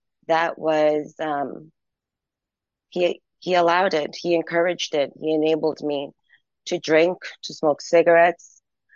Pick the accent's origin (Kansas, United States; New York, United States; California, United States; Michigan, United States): New York, United States; Long Island; I grew up in Long Island, New York, to graduation, 12th grade. But my mother was moving into New Jersey with her boyfriend